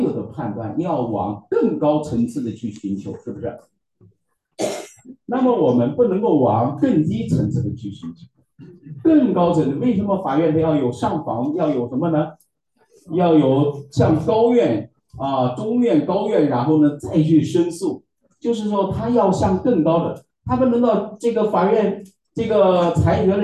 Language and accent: Chinese; Henan, China; accent: Henan; 用我们河南话说，他们干得很差事